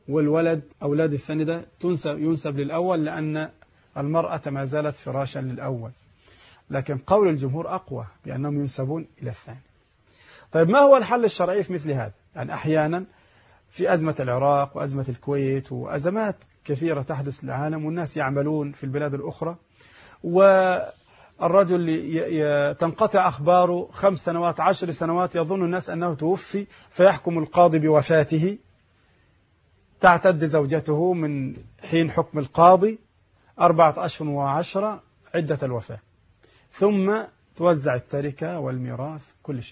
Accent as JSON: {"language": "Arabic", "country": "Egypt", "said": "البنوك عندنا في مصر ثلاثة اقسام"}